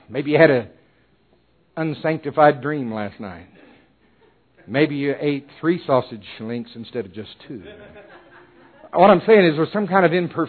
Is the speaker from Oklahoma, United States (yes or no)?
yes; Oklahoma, United States; But anyway, I'm from Oklahoma.